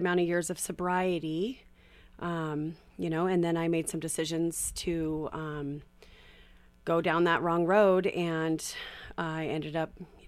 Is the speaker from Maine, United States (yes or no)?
no; Moscow, Idaho, United States; I'm originally from Moscow.